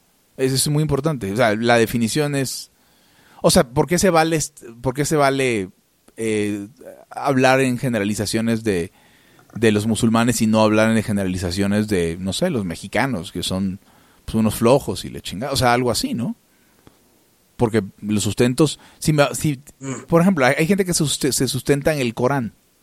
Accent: Venezuela; now in Mexico; Donde está mi sangre y mi tierra. Donde me llama la sangre.

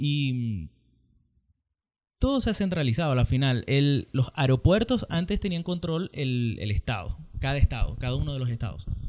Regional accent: Venezuela; yo como venezolano, yo soy el Estado

